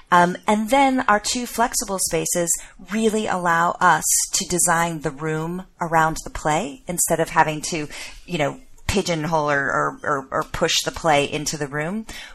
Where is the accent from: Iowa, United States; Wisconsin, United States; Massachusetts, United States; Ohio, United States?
Ohio, United States; Cincinnati; now in Cleveland, United States; I grew up in Cincinnati, so I am an Ohio girl, Ohio native.